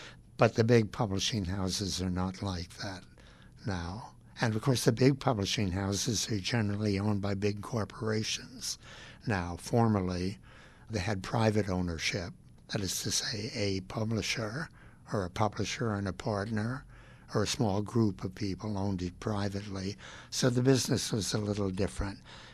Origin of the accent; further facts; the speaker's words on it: New York, United States; I am a New Yorker. I've always thought of myself as being a New Yorker.